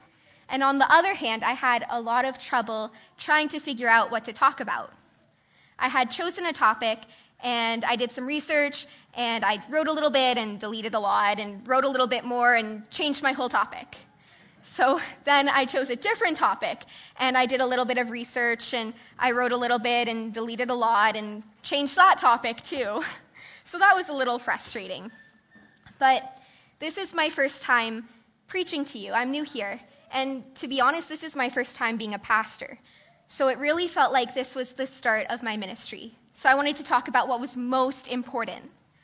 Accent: Toronto, Ontario, Canada; So I'm from Toronto, Ontario, which is very different from BC. There's been a lot of changes. I've never seen mountains before

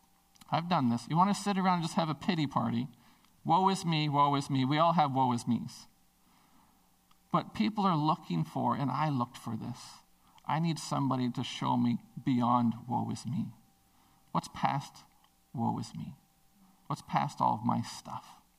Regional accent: Prince Rupert, British Columbia, Canada; I know that I was raised in Prince Rupert in a time when it was pretty tough.

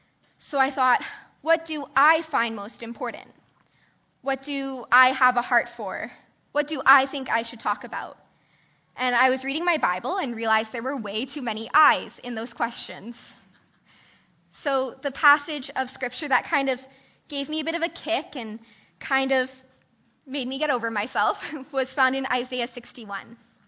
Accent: Toronto, Ontario, Canada; So I'm from Toronto, Ontario, which is very different from BC. There's been a lot of changes. I've never seen mountains before

